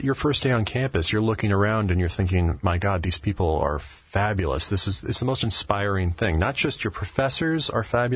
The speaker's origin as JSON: {"language": "English", "town": "Costa Mesa", "region": "California", "country": "United States", "tie": "born or raised there", "said": "I am. I'm actually from Costa Mesa."}